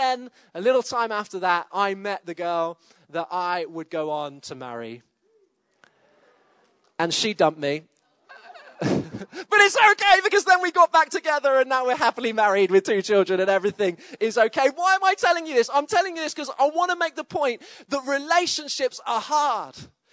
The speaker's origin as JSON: {"language": "English", "town": "Exeter", "region": "South West England", "country": "United Kingdom", "tie": "born or raised there", "also_born_or_lived": "Coventry", "said": "And then I moved from my hometown of Exeter to a place called Coventry, and I lived there for a time."}